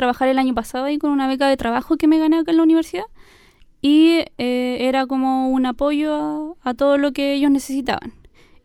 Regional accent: Lago Ranco, Los Ríos, Chile; now in Osorno, Chile; O sea, vivo en Osorno ahora, pero yo me crié en Isla Guapi, en Lago Ranco.

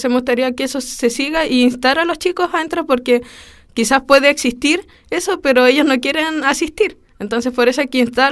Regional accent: La Unión, Los Ríos, Chile; Yo soy de La Unión y viajo todos los días acá a Osorno.

